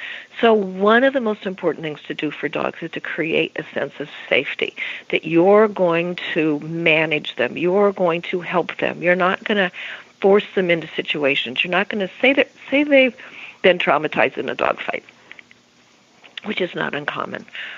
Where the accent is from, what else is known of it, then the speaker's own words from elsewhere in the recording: Arizona, United States; I grew up in Arizona and did a lot of riding when I was young.